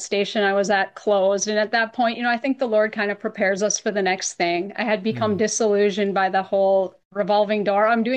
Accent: Duluth, Minnesota, United States; So I became a news reporter, David, in the city of Duluth, Minnesota, my hometown.

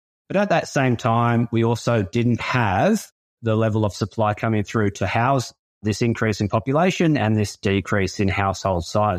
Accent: Australia; Yeah, well, I'm from Australia. So just moved back after that experience.

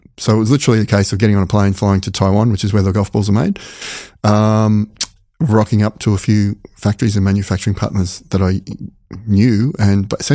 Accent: Australia; So very quickly, and as an Australian, I just rocked up to Carlo University, not a clue what was down there

